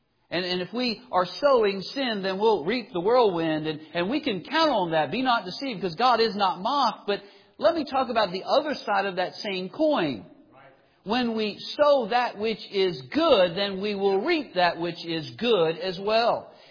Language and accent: English; Pennsylvania, United States; I grew up in Pennsylvania, and we had two big gardens that we would take care of every year.